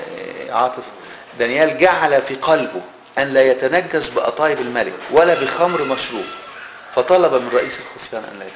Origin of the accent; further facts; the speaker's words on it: Egypt; now in United States; اذا اعتبرنا ان احنا لما جينا من مصر غربة هنا